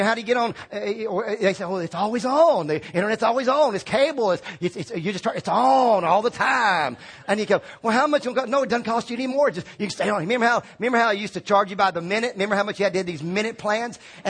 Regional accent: Virginia, United States; I grew up in Virginia, and I grew up on a farm, and And I think how God would bring me down amongst the Cajuns.

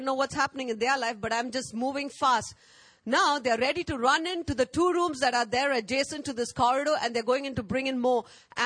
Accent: India; I said, I'm Indian. No foreigners are allowed in Nicobar. He said, you're not a Nicobari. I said, yes, Archbishop, I'm not a Nicobari.

